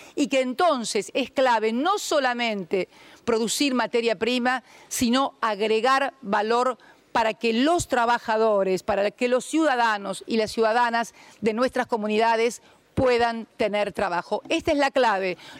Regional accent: Argentina; En mi país, en la República Argentina

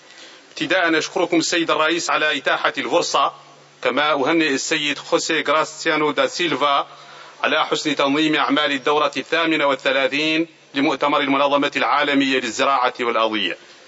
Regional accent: Mauritania; إن القطاع الزراعي في بلادنا موريتانيا

